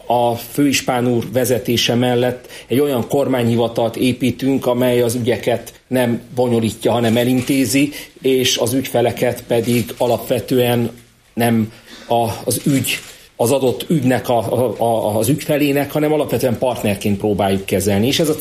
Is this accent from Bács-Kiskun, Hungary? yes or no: no; Miskolc, Borsod-Abaúj-Zemplén, Hungary; hiszen borsodiként, miskolciként én mindig örülök, hogyha bármilyen forrás a kis hazánkba, szűkebb pátriánkba érkezik